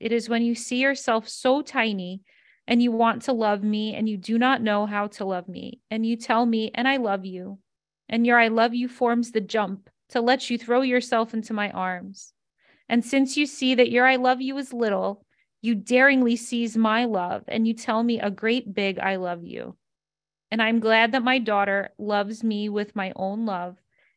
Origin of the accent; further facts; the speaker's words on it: New York City, New York, United States; growing up in the Bronx, you know, I have a very Bronx personality. I grew up in a 29-floor building.